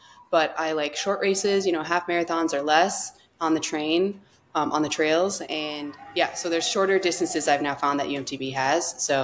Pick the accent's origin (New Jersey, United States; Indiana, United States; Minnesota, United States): Minnesota, United States; Victoria; now in Seattle, United States; I'm originally from Victoria, Minnesota.